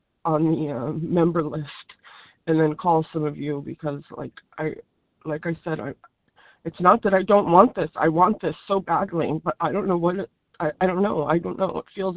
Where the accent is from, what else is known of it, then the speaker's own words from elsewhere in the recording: California, United States; I'm from California